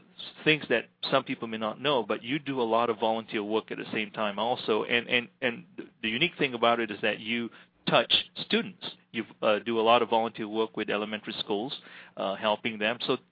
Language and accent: English; Malaysia; I grew up in Malaysia, so we were under the British educational system